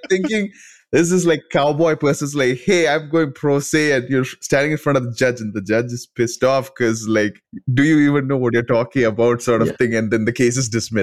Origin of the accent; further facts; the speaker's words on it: India; both of us, Rahul and I, we are from India.